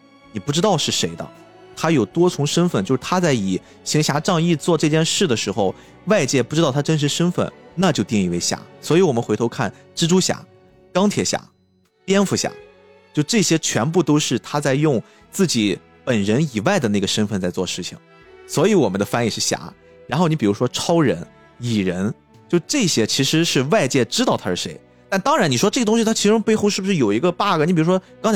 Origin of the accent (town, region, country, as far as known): China